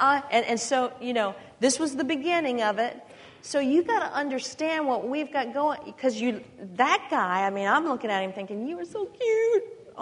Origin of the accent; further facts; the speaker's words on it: Texas, United States; since I was a little girl growing up in Texas.